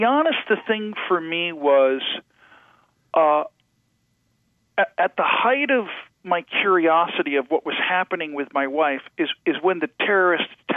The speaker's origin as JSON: {"language": "English", "region": "New York", "country": "United States", "lives_now": "Arizona, United States", "said": "Honey, we're from New York, and now we're in Arizona."}